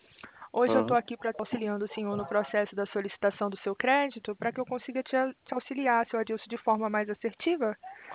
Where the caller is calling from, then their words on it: Rio de Janeiro, Brazil; Eu falo do Rio de Janeiro, tá?